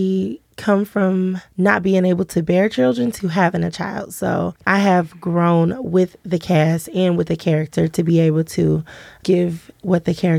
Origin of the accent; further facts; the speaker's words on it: Cincinnati, Ohio, United States; Yes, born and raised in Cincinnati, Ohio.